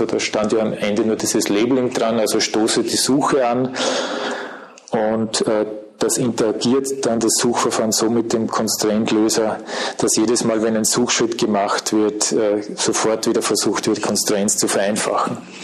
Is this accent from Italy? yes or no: no; Austria; außer natürlich in meiner Heimat Österreich